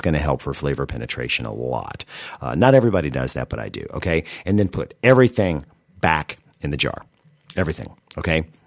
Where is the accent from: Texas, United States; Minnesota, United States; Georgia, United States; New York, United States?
Georgia, United States; also born or lived in California; I'm from Georgia. Confession. I mean, I was born in California, but my mom and my dad were from Georgia, and they moved to California on their honeymoon, and they had me, and then they came back when I was like 8 years old.